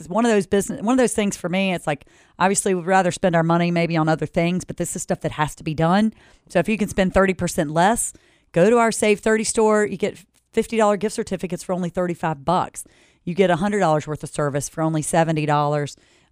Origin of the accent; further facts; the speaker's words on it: Greensboro, North Carolina, United States; also born or lived in Raleigh; I grew up in Greensboro. I never knew of those things in Greensboro. And Raleigh, later on, I got the introduction